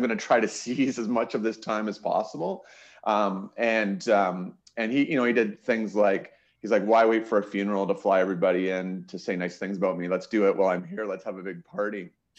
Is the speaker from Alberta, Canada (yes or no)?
yes; Calgary, Alberta, Canada; And I'm from Calgary, Alberta, and in Canada, and only 1 in 4 people were born and raised here.